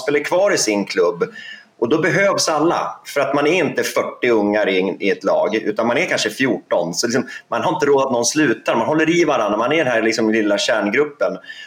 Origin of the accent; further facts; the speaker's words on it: Gävle, Gävleborg County, Sweden; Gävle är rätt unikt för att det har ju massa små hockeyföreningar i stan. Det växte jag upp och trodde att alla var